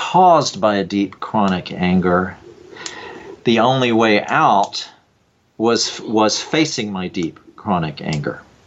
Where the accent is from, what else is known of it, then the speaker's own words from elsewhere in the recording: North Carolina, United States; Well, I grew up in North Carolina around evangelical Christianity